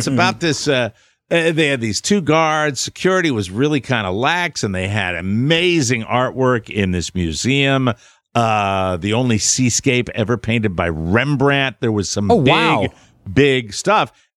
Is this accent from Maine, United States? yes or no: yes; Maine, United States; I grew up in Maine for my entire life in the back of my parents' car.